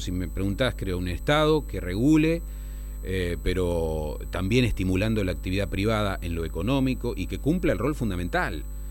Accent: Rosario, Santa Fe, Argentina; yo soy rosarino de pura cepa

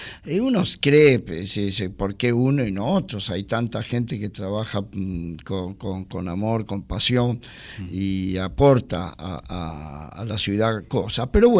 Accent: Buenos Aires, Argentina; yo nací en San Telmo. Y me crié en Liniers, aunque me nacionalicé boquense

